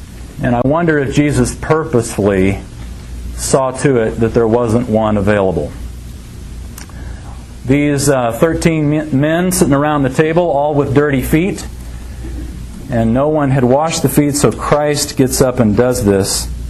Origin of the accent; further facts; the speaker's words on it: San Antonio, Texas, United States; Antonio, I grew up in San Antonio, and I remember a story back when I was there.